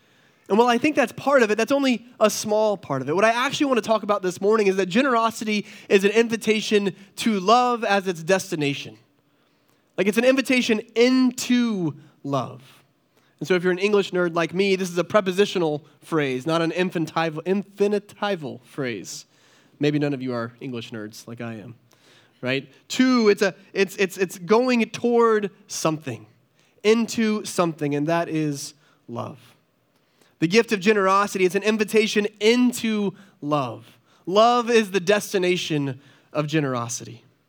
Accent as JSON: {"language": "English", "region": "North Carolina", "country": "United States", "lives_now": "Connecticut, United States", "said": "One of our first years living in Connecticut, we're from North Carolina originally"}